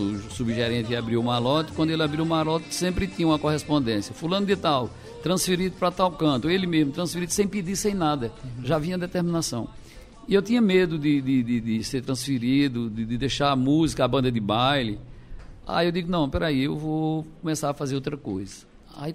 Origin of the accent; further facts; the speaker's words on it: Monteiro, Paraíba, Brazil; eu nasci em Monteiro, formei, aprendi a tocar em Monteiro